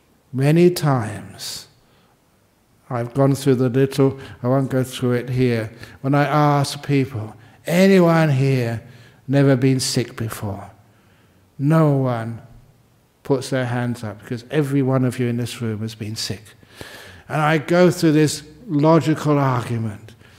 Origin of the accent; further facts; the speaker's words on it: London, United Kingdom; the place where I grew up in London